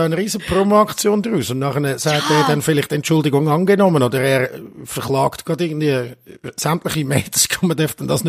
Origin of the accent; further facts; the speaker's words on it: Switzerland; als Schweizer